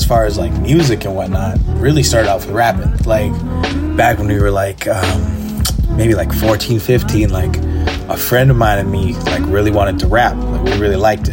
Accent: Edmonton, Alberta, Canada; I'm from Edmonton, Alberta, Canada.

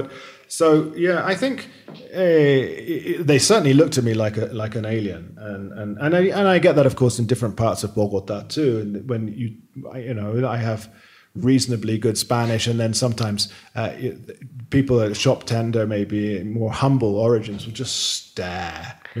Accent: England, United Kingdom; now in Mompox, Colombia; they know who I am. I'm the English guy who's sort of doing, you know, his things in Montpos.

